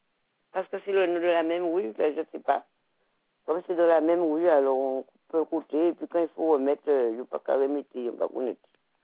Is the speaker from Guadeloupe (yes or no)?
yes; Guadeloupe; moi je suis Guadeloupéenne, entièrement Guadeloupéenne. J'ai une carte d'identité Guadeloupéenne, tout mité.